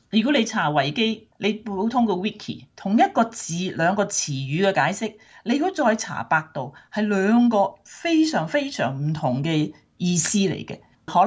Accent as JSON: {"language": "Cantonese", "country": "China", "said": "我哋中國人走埋一齊"}